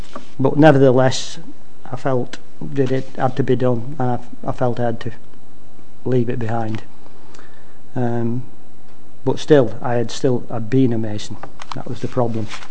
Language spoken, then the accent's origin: English; Standish, North West England, United Kingdom; I was the youngest of three boys. I was brought up in Standish, born in Standish, brought up in Standish. And we all had to go to the Methodist church twice every Sunday. My mother was brought up Church of England, my father was Methodist.